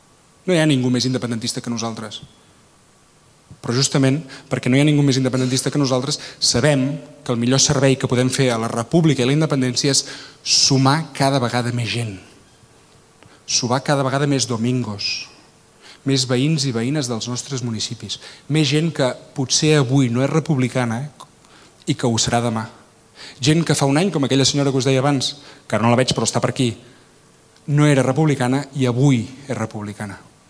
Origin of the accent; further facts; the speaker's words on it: Sarrià de Ter, Catalonia, Spain; No sé si ho he dit, que és Sarrià de Ter al meu poble, sí?